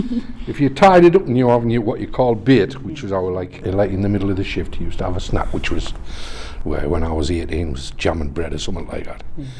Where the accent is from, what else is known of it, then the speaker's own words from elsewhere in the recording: Easington Colliery, North East England, United Kingdom; I was born and bred in Easington Colliery. My parents are miners.